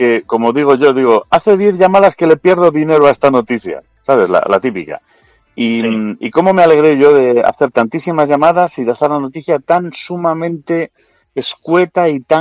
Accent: Spain; y como somos los españoles, que a mí me encantan los españoles, a mí me parece que somos un pueblo fantástico

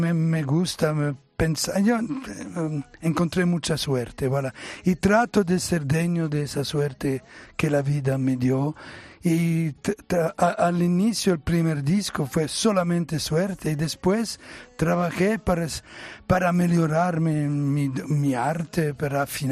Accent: Italy; Spanish is a second language; Sí, me sorprendió el hecho que... comprendía la idioma, siendo italiano. Yo temía que sería un problema, y no, al contrario, me adapté muy, muy rápido, y así me vino la gana de grabar más en español

